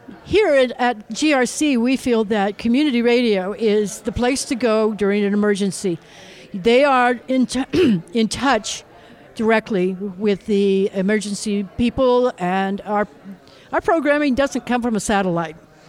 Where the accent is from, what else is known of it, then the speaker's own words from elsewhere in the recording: United States; Aha, I'm American, I said process, not process.